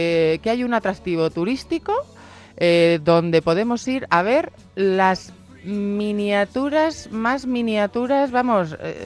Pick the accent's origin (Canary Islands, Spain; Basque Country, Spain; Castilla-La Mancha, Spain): Castilla-La Mancha, Spain; Brihuega; Hombre, mi tierra, sí.